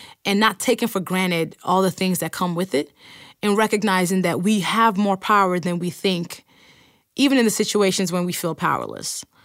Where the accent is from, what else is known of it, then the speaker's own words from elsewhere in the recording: United States; accent: American; Just my American accent has stopped foolishness from happening.